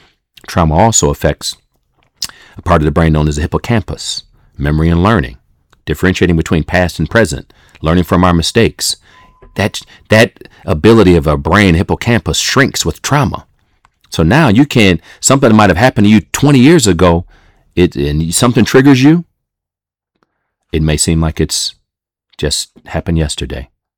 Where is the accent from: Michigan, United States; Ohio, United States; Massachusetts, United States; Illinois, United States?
Ohio, United States; Toledo; Growing up in Toledo, Ohio, and my mom would put on some albums